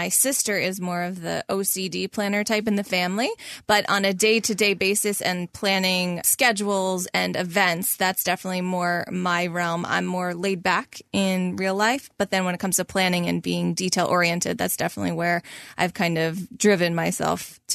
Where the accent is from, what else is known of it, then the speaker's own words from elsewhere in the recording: Yardley, Pennsylvania, United States; I lived all of my life in Yardley, Pennsylvania.